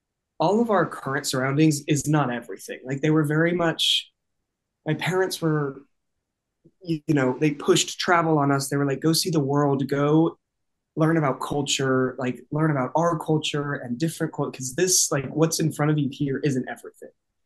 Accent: United States; am first generation American, and so I grew up in a like non-American household.

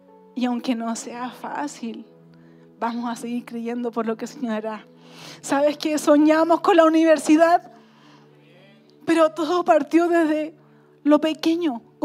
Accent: Chile; Creo que somos poquitas las chilenas. Yo casi venezolana ya soy.

